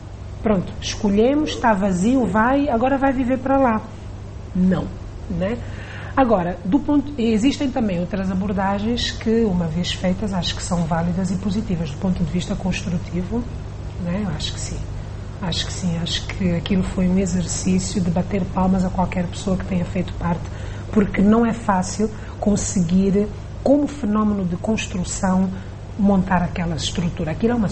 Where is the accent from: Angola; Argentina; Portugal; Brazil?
Angola; Luanda; Nós, enquanto pessoas, enquanto angolanos, enquanto luandenses, temos um modo de vivendo muito particular.